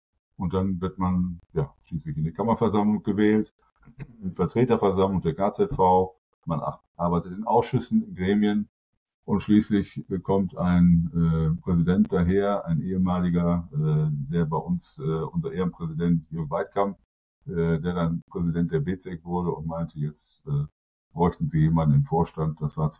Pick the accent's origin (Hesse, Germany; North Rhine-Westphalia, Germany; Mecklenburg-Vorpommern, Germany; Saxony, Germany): North Rhine-Westphalia, Germany; Bielefeld; ich bin gebürtiger Bielefelder. Mich gibt es tatsächlich, wie es auch die ganze Stadt gibt.